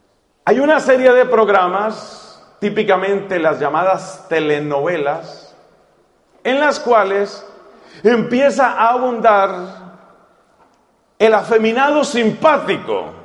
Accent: Colombia; Entonces yo voy a hablar de mi país. Yo voy a hablar de Colombia.

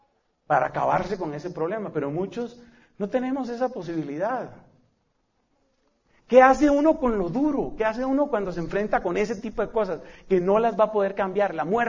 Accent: Colombia; como yo soy colombiano, yo tengo que tener una visa

